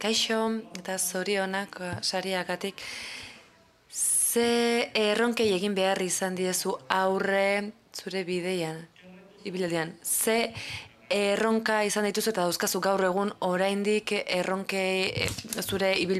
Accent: Paraguay; ni Paraguaitik nator, hemen txe, nago. Paraguaitik nator

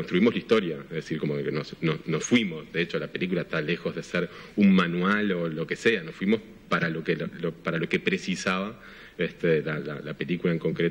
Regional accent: Montevideo, Uruguay; also born or lived in Madrid; yo después me fui para Montevideo, pues yo soy originalmente de Montevideo y ahora también vivo ahí.

